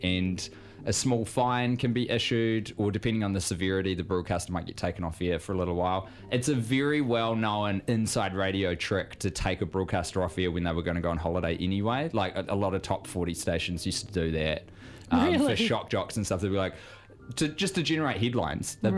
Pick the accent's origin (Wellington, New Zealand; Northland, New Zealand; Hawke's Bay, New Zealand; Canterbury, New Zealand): Canterbury, New Zealand; Christchurch; So, for example, in Ōtautahi, my hometown newspaper, which was formerly known as The Press, that has become Te Matatiki for the week, which is cool.